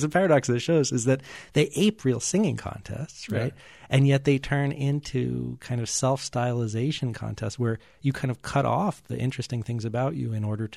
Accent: Newton, Massachusetts, United States; but I grew up just outside of Boston in Newton, and in those western suburbs, you know, Walden Pond is the nicest place to swim, and it's like the one pretty spot.

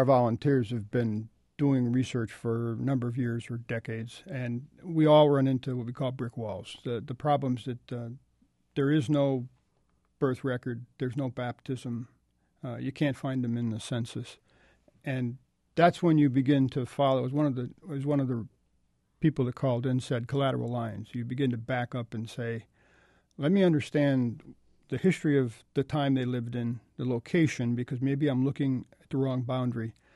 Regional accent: Connecticut, United States; I'm a Flylander from Connecticut

